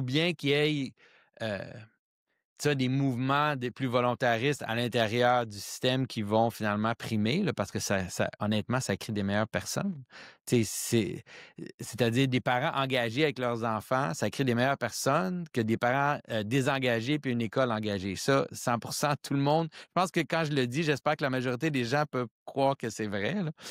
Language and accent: French; Quebec, Canada; c'est sûr qu'en tant que Québécois, je trouve que la route est assez sombre